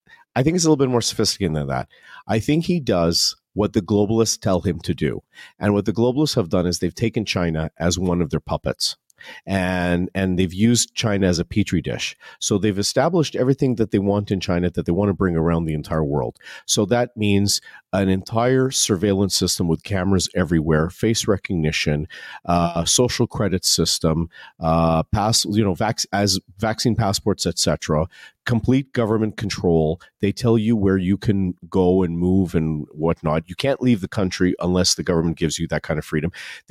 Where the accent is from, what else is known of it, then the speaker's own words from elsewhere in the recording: Canada; And speaking to our American audience and speaking as a Canadian